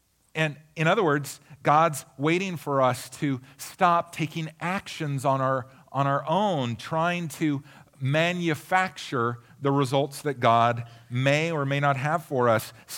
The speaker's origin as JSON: {"language": "English", "region": "Pacific Northwest", "country": "United States", "tie": "born or raised there", "said": "I was raised by hippies in the Northwest, so you know we recycle trees."}